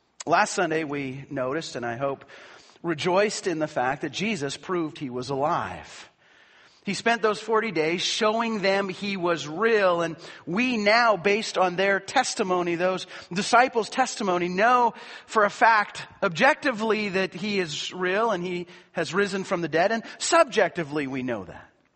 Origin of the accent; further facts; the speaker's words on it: Canada; And I celebrate being Canadian, and I celebrate being a part of Canada Day.